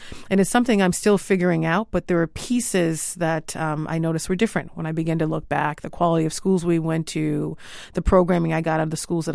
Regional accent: Boston, Massachusetts, United States; So I was born and raised in Boston. I'm a product of all BPS schools, and I say that proudly, including Boston Latin School

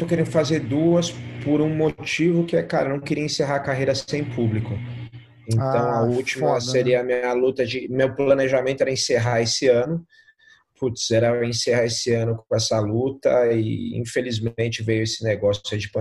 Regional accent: Brazil; eu sou brasileiro com o maior número de vitórias, mas eu queria ser o de todas as nacionalidades, né?

